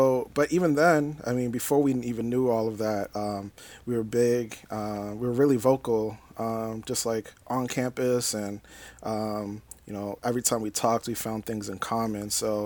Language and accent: English; Boston, Massachusetts, United States; now in St. Louis, United States; We actually both come from the East Coast. I'm from Boston, Massachusetts, and Jermar's from Philly.